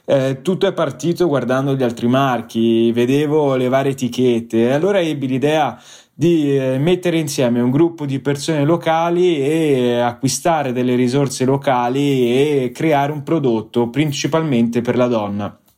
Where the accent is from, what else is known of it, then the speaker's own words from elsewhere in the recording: Tuscany, Italy; Sono nato in provincia di Firenze e fino a 15 anni ho vissuto in campagna con i miei genitori.